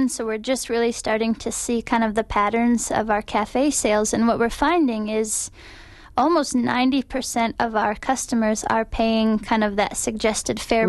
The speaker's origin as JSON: {"language": "English", "region": "Iowa", "country": "United States", "also_born_or_lived": "Los Angeles, United States", "said": "Yes, I'm originally from Iowa, but we moved here from Los Angeles. We were in a suburb there for 6 years and came back to the Midwest where we're from."}